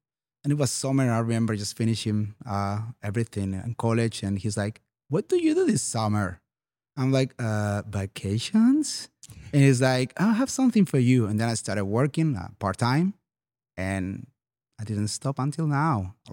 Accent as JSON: {"language": "English", "town": "Barcelona", "region": "Catalonia", "country": "Spain", "second_language": "English", "said": "So I'm original from Spain, from Barcelona. And so we have been using R32 many years over there."}